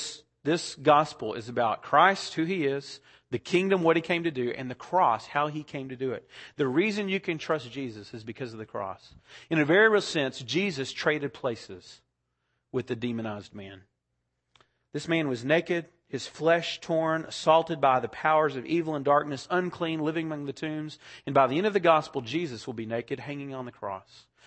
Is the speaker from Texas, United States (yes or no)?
yes; Texas, United States; Remember, I'm from Texas, and my brother is a cowboy singer and a cowboy poet